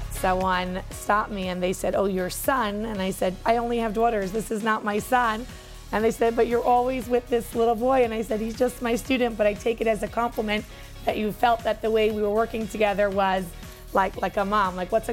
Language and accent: English; New York City, New York, United States; I was born and raised in Crown Heights, which is in Brooklyn, New York.